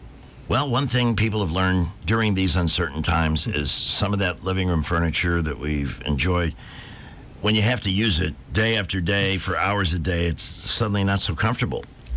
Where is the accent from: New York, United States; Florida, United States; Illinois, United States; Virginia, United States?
Illinois, United States; Chicago; And I'm from Chicago. Don't let anybody tell you that the North was some bigotry-free paradise.